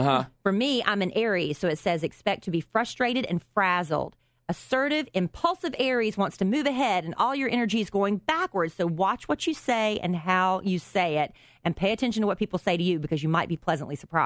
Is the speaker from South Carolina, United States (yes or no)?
yes; Florence, South Carolina, United States; Darlington! I grew up in Florence.